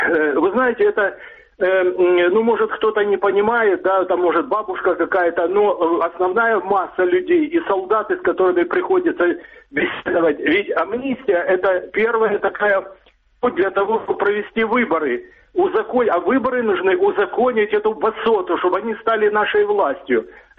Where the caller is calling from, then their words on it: Dnipro, Dnipropetrovsk Oblast, Ukraine; я звоню из Днепра.